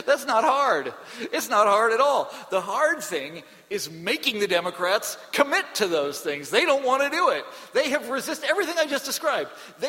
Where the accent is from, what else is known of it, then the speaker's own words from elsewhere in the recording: Kansas, United States; You know, I mentioned I'm from Kansas.